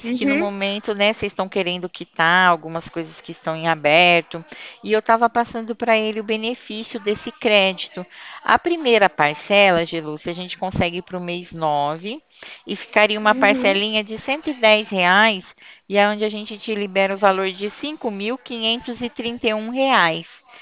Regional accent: Ribeirão Preto, São Paulo, Brazil; eu sou daqui de Ribeirão Preto.

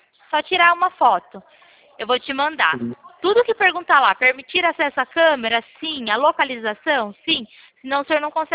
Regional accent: São Paulo, Brazil; Eu sou do interior de São Paulo.

